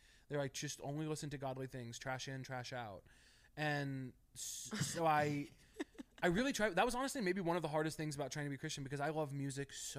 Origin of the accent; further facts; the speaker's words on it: Missouri, United States; I grew up in Missouri in a very small town. Church were non-denominational, Baptist, Methodist.